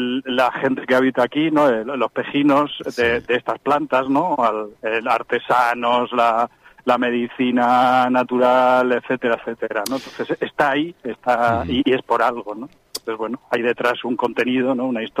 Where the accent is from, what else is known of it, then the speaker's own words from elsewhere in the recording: Bilbao, Basque Country, Spain; moved away as an adult; now in Madrid, Spain; Pues soy de Bilbao, pero ya por exilio laboral vivo ya desde hace mucho tiempo en Madrid.